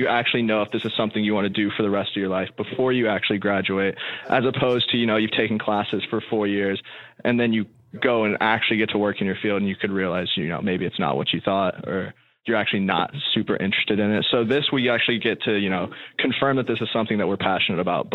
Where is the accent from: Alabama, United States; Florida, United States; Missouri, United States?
Florida, United States; now in Cincinnati, United States; I'm originally from Florida, and I'm here because I love developing software.